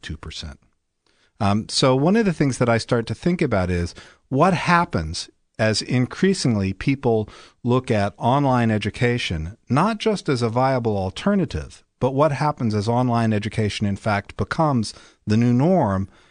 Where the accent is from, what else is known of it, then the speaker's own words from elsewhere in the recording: the South, United States; because I grew up in the South, we'd go out for barbecue.